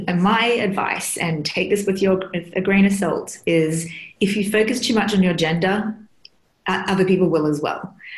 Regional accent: Australia; moved away; Even as an Australian, when I go back, I'm a lot more aware of it because I'm a foreigner now, in a way.

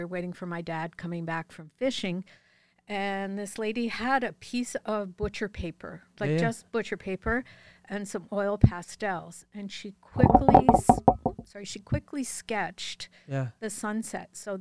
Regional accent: Nova Scotia, Canada; Cape Breton Island.

